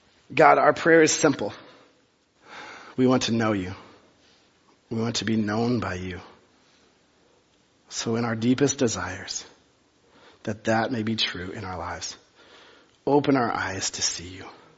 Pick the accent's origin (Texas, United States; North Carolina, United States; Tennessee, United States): Texas, United States; I grew up in Texas and we had a lesser known thing called Sam's.